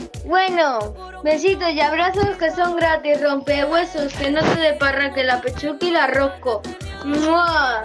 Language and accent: Spanish; Vinaròs, Valencian Community, Spain; de Vineros.